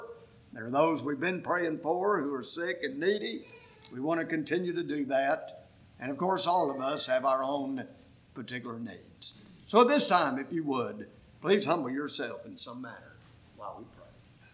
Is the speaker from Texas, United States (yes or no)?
yes; Houston, Texas, United States; Of course, I was brought up in Houston, Texas, certainly one of the largest cities in the country, but it's been a while since I've lived there.